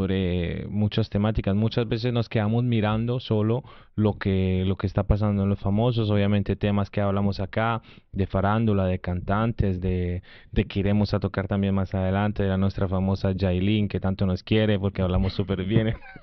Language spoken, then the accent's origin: Spanish; Colombia; cuando yo digo soy de Colombia